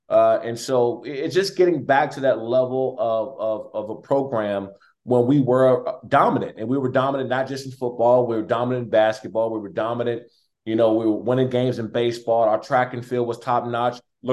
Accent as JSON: {"language": "English", "region": "Maryland", "country": "United States", "said": "But me, I'm from Prince George's County. You couldn't buy me out of my backyard and my home."}